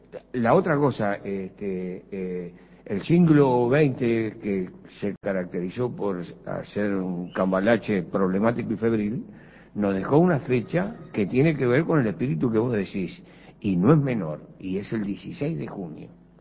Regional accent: Florida, Uruguay; yo soy de Florida, en la Piedra Alta, ahí nacimos.

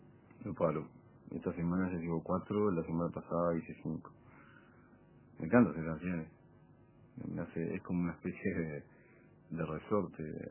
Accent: Montevideo, Uruguay; He vivido en el Prado, bueno, vengo de Cerrito, he vivido en el Prado, en la Figurita, Brazo Oriental, ahora estoy en el Jacinto Vera, me fui para Neptunia, he vivido por muchos barrios

